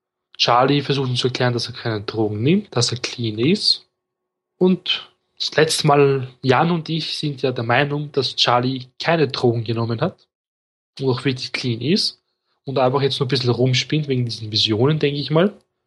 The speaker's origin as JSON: {"language": "German", "country": "Austria", "said": "Ja, ich bin Österreicher, Kinder, also muss ich mehr sagen."}